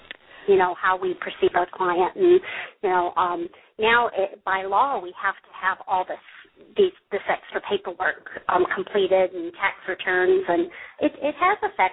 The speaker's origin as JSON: {"language": "English", "region": "the South", "country": "United States", "said": "I'm from the South and so we still have family dinners."}